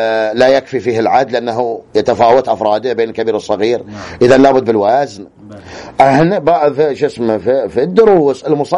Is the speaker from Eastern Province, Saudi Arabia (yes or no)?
yes; Al-Ahsa, Eastern Province, Saudi Arabia; معروف حجمه متعارف في كل الأسواق عندنا في الأحساء